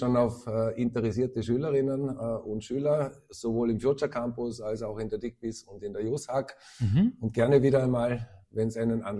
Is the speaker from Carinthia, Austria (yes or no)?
yes; Carinthia, Austria; now in Feldkirch, Austria; Ich bin geboren und aufgewachsen in Kärnten und dann, weil sich das idealerweise damals so ergeben hat, nach Vorarlberg gekommen.